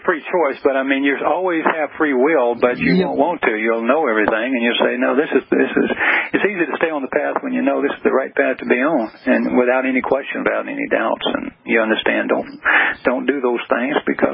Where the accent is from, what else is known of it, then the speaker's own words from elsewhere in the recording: the South, United States; accent: Southern; first language English; It's, in fact, my first language is not even very good English. It's Southern.